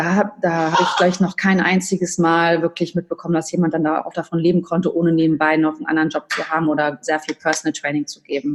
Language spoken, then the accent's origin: German; United States; now in Germany; Also ich bin Amerikanerin, ich war öfter da, auch 2 Jahre mal zur Highschool